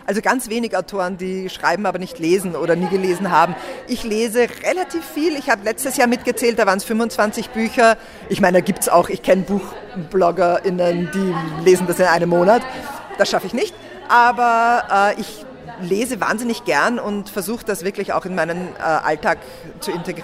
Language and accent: German; Vienna, Austria; Ja, also ich lebe in Wien, ich bin da auch her, also ich bin Wienerin.